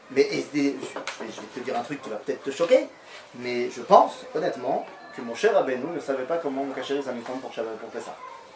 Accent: Metz, Grand Est, France; Moi, je viens de Metz.

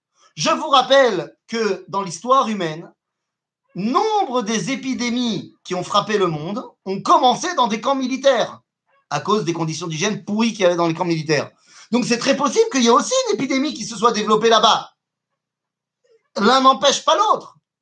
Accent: Poland; accent: Polish; French is a second language; je le dis certainement très mal avec mon accent polonais

